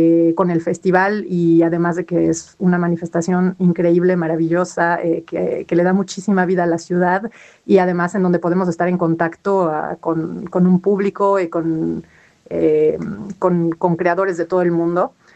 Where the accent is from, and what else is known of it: Mexico